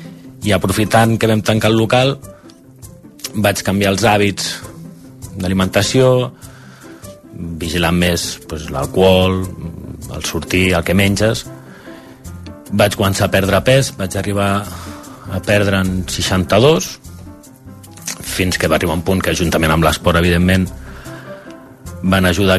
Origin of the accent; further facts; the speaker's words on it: Barcelona, Catalonia, Spain; tinc 41 anys, sóc de Barcelona